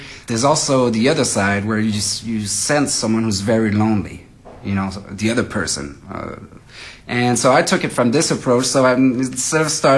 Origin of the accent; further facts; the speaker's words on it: France; now in New York City, United States; I'm a pianist. I grew up in France. I've been based in New York City now for 18 years.